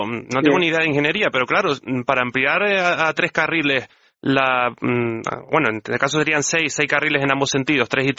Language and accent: Spanish; Canary Islands, Spain; como tinerfeños